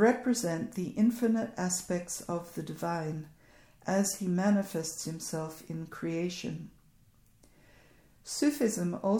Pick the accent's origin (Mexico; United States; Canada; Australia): Australia; which was a religion I had not even heard of growing up in the Australian outback.